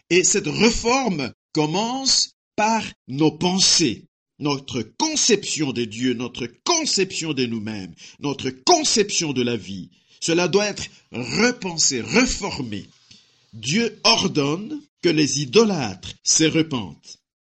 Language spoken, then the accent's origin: French; DR Congo; chez nous, en RDC, on entend souvent ce tristement célèbre adage.